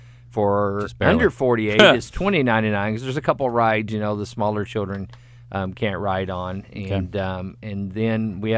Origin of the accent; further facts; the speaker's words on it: North Little Rock, Arkansas, United States; It's pretty cool because I'm actually from North Little Rock, and I worked at Wild River Country as a lifeguard the first year it was open.